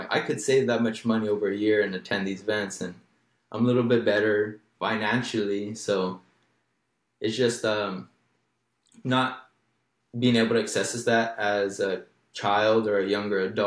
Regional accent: California, United States; born there; I was born here in the Coachella Valley on Native American land. So I have a lot of Mesoamerican or Native American influence on my life.

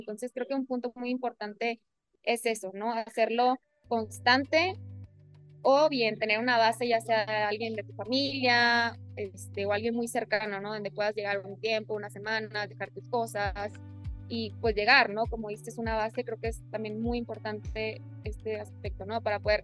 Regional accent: Mexico; aún estando yo en mi país, yo era la única mexicana. De hecho, todos mis viajes, cuando convivo con gente, casi siempre soy la única mexicana.

